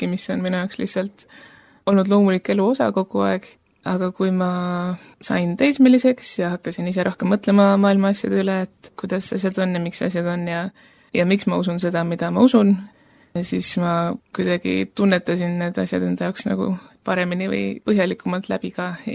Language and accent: Estonian; Kärdla, Hiiu County, Estonia; Ma olen pärit kristlikust perekonnast, ma olen pärit Hiiumaalt ja olen üles kasvanud Kärdla baptisti koguduses. Minu vanemad on kristlased, vanavanemad on kristlased